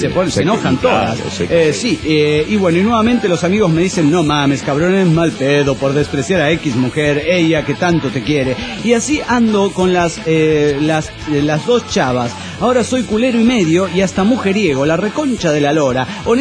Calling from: Dallas, Texas, United States; de Dallas, Texas.

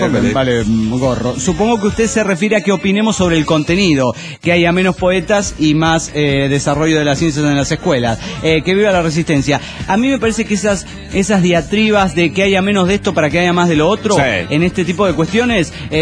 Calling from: La Paz, Bolivia; Hola, ¿cómo están? … de Reserva Madidi, Bolivia.

